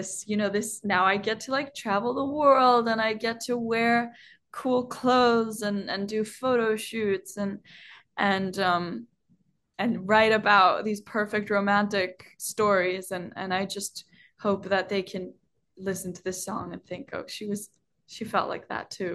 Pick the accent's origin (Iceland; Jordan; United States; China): Iceland; I'm half Chinese and growing up in Iceland is it's a very homogenous country.